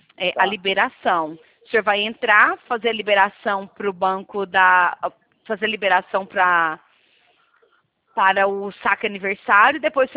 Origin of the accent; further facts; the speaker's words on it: Edéia, Goiás, Brazil; Não, eu sou de Edéia, minha terra natal é Edéia.